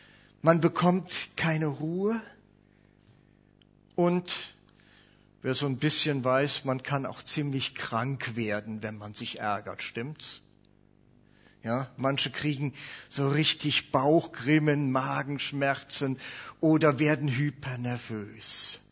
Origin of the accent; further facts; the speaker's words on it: North Rhine-Westphalia, Germany; ihr hört an meinem Dialekt, ich komme aus Kölner Gegend. Ich versuche Hochdeutsch zu sprechen